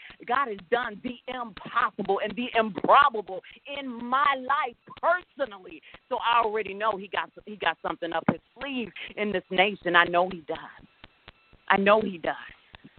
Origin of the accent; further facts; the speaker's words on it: United States; being a woman of color, being an African-American myself, I grew up black in America just like the rest of us.